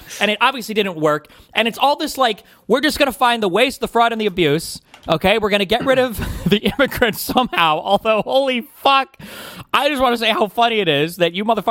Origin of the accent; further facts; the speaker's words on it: United States; because I'm American, okay?